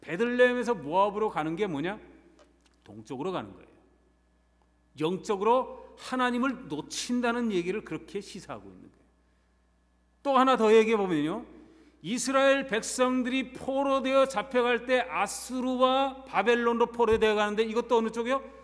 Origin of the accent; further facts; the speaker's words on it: South Korea; 저도 한국 사람이지만 싫어하는 것 중에 하나가 뭐냐면 등수 매기는 거.